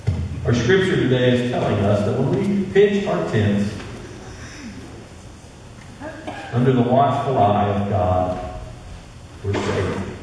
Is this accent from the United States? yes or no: yes; Missouri, United States; I'm from Missouri. I like dry ground.